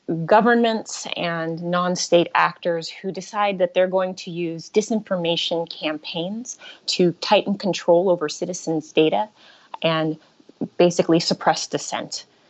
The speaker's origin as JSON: {"language": "English", "country": "United States", "said": "I personally, as an American, am very concerned about the U.S. elections"}